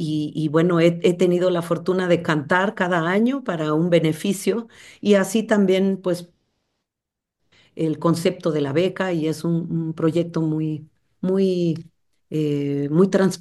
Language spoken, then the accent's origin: Spanish; Oaxaca, Mexico; En mi tierra, en Oaxaca, me sentía muy discriminada por ser parte indígena, me decían la hija de la India, y también pues porque mi padre era yanqui.